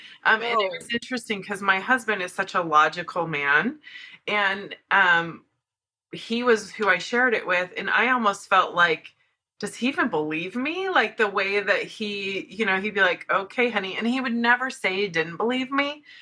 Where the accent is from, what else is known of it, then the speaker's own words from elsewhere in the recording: Blue Springs, Missouri, United States; now in Salt Lake City, United States; I'm from Blue Springs, Missouri. And now I'm in Salt Lake City